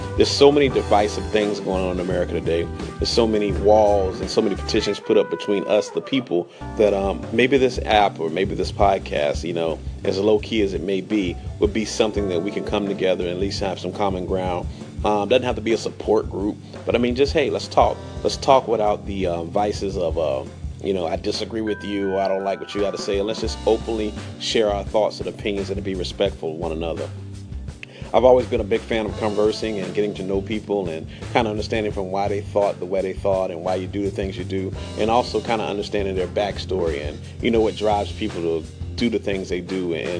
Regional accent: North Carolina, United States; now in Seattle, United States; I live out here in Seattle, Washington. I'm from North Carolina, country boy at heart.

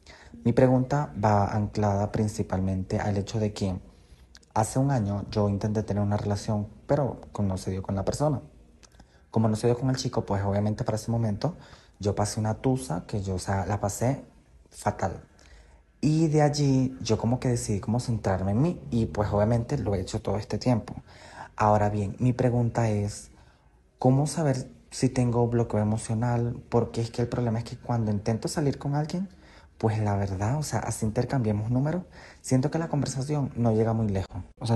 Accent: Venezuela; now in Bogotá, Colombia; vivo en la ciudad de Bogotá, pero soy de Venezuela, tengo 26 años.

